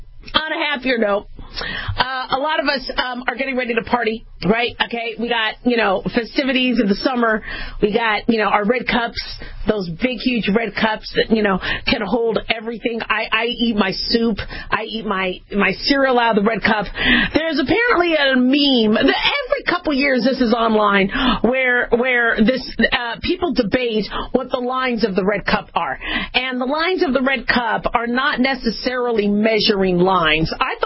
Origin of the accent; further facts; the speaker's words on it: Phoenix, Arizona, United States; I grew up in Phoenix, Arizona. We'd have monsoons.